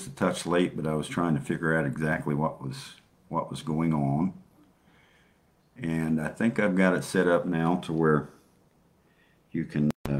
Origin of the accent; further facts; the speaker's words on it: United States; I'm from the United States, and I've been all over the world.